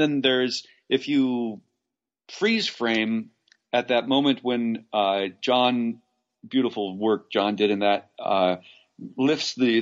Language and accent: English; Los Angeles, California, United States; and I raised in L.A., and I did have a step-grandfather from Brooklyn